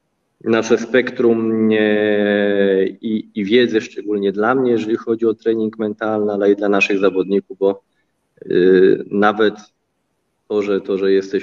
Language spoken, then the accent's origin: Polish; Radzymin, Masovian Voivodeship, Poland; a pochodzę z Radzymina. Do Warszawy miałem około 30-40 kilometrów.